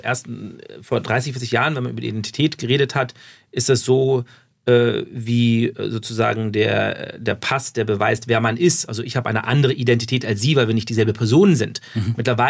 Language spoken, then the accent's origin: German; Laupheim, Baden-Württemberg, Germany; zum Teil über meine Kindheit in Laubheim